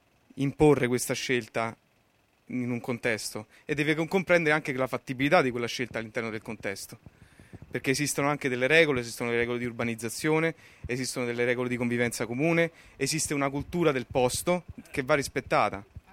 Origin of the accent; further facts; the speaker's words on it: Rome, Lazio, Italy; Ho una casa come tutti gli altri, ho un lavoro, sono di Roma.